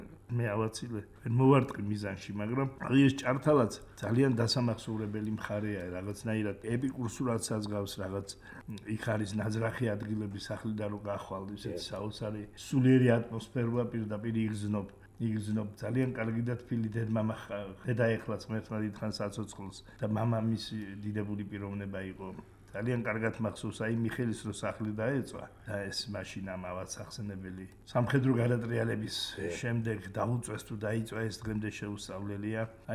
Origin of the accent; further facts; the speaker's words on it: Imereti, Georgia; მე წარმოშობით იმერელი კაცი ვარ